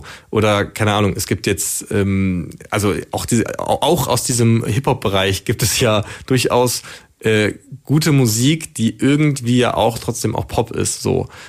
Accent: Bonn, North Rhine-Westphalia, Germany; Ja, also ich komme eigentlich aus Bonn, aber das war natürlich trotzdem so nah immer

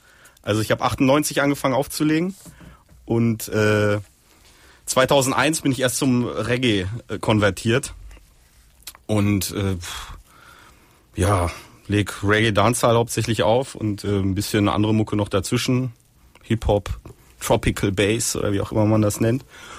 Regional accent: North Rhine-Westphalia, Germany; weil ich komme aus dem Ruhrgebiet.

